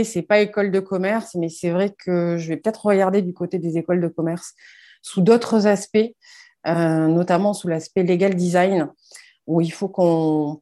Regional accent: Toulouse, Occitanie, France; Je suis originaire de Toulouse, ce qui risque de s'entendre un tout petit peu.

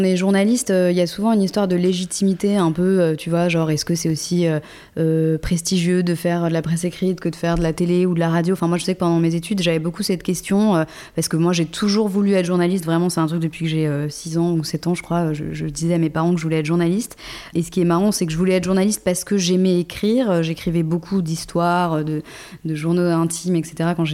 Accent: Paris, Île-de-France, France; now in Bordeaux, France; Avant ça, j'avais grandi à Paris, fait mes études entre Aix, Toulouse et New York.

